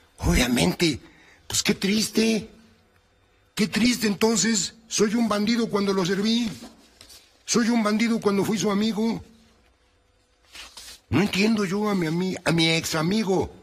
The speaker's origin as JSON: {"language": "Spanish", "country": "Mexico", "said": "Como mexicano, como abogado"}